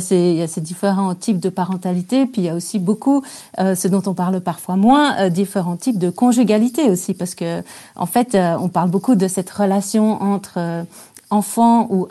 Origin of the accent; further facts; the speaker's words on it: Switzerland; pour aller au ski, je suis suisse.